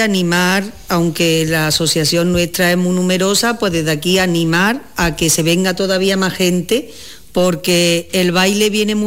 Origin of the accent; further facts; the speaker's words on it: Andalusia, Spain; tampoco queremos olvidar nuestras raíces, somos andaluces